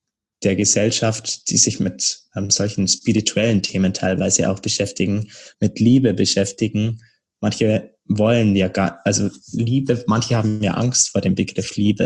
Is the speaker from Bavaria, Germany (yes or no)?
yes; Bavaria, Germany; now in Berlin, Germany; Also mein altes Umfeld sozusagen, das lebt ja nach wie vor in Bayern, in meiner Heimat. Mhm. Ich bin jetzt in Berlin, bin auch umgezogen